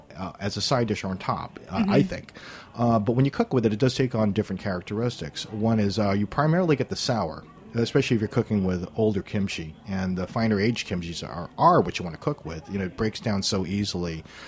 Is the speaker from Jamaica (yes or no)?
no; Guam; And I would say, especially growing up on Guam, it was one of those things you had.